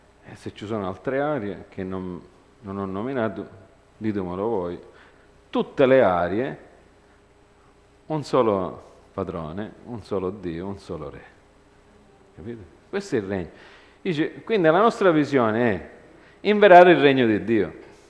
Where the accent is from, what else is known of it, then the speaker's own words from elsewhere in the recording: United States; Italian is a second language; io sono americano, quindi queste parole a volte mi confondo